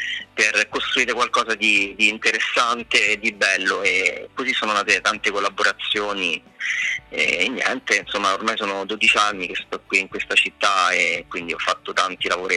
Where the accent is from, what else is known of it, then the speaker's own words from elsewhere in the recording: Lazio, Italy; Io non sono di Roma, io prima abitavo in un piccolo paese di provincia, sempre nel Lazio, però dove non c'era praticamente niente